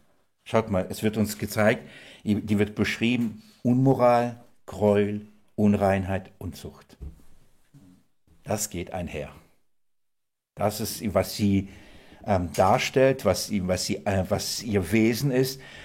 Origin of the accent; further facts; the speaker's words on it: Russia; now in Germany; Wir kommen aus Russland nach Deutschland, damals.